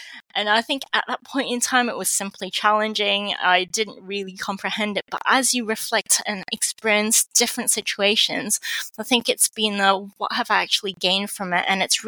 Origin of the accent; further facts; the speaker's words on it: Hong Kong; born there; also born or lived in Australia / England; I was born in Hong Kong and I spent my life in multiple different countries in Hong Kong, in Australia, in England. I've also got family in Canada, USA and Scotland. So very much an international family.